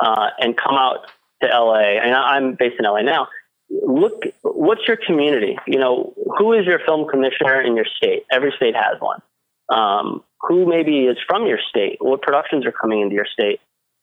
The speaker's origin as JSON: {"language": "English", "town": "Providence", "region": "Rhode Island", "country": "United States", "said": "I'm from Providence, Rhode Island."}